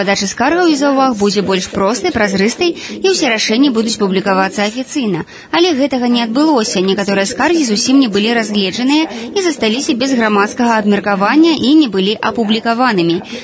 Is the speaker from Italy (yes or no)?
yes; Italy; Belarusian is a second language; Я некалі сама чытала справаздачу па Італіі, адкуль я родам